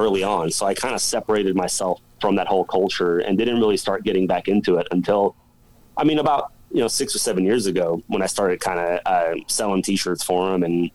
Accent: Oklahoma City, Oklahoma, United States; I grew up street racing in Oklahoma City, right?

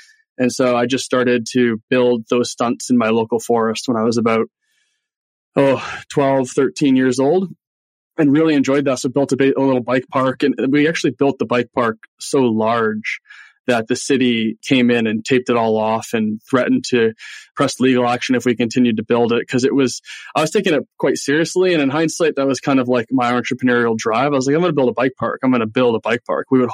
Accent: Pickering, Ontario, Canada; I grew up in Pickering, Ontario, so somewhat Eastern Canada, and grew up in a hockey family.

